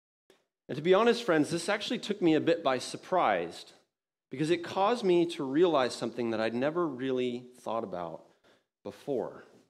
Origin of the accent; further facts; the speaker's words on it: United States; And as an American, I can tell you